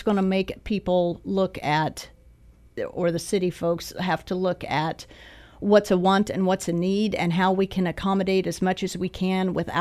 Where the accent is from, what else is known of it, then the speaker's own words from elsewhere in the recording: Cottonwood Falls, Kansas, United States; now in Emporia, United States; Well, I grew up in Cottonwood Falls, so I've always been close. If I haven't lived in Emporia, I have lived near Emporia